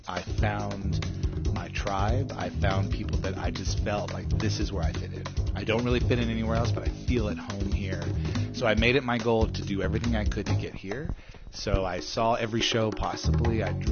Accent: Tennessee, United States; Well, I grew up in Overton County. So this is home for me.

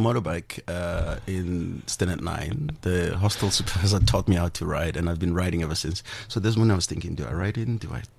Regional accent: Potchefstroom, North West, South Africa; born there; I was born in Potchefstroom.

